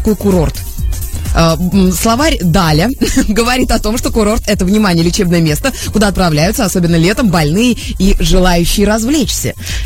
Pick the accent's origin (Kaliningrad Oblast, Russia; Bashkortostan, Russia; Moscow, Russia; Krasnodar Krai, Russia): Krasnodar Krai, Russia; Novorossiysk; Она из Челябинской области, а я из Новороссийска.